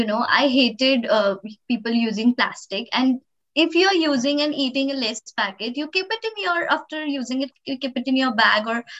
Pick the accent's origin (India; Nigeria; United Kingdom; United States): India; Maharashtra; Because I am from Maharashtrian background.